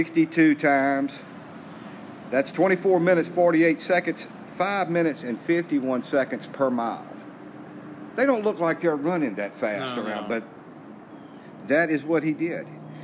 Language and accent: English; United States; Well, I'm sorry. I'm an American.